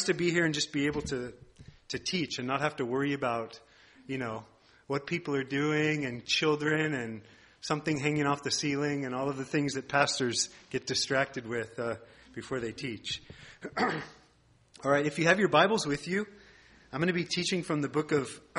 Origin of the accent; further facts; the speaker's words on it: United States; moved away as an adult; now in South Africa; and I'm from America originally, but we've been in South Africa for 5 years now, or almost 6 years.